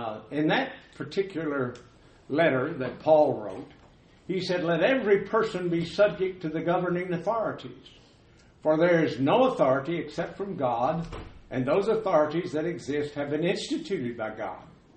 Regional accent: Sweetwater, Texas, United States; born there; And I was born in Texas, small town, Sweetwater, Texas, and went to college at Abilene Christian

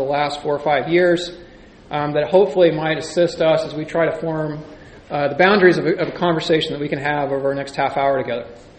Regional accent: San Jose, California, United States; I came from the Bay Area. I grew up in San Jose.

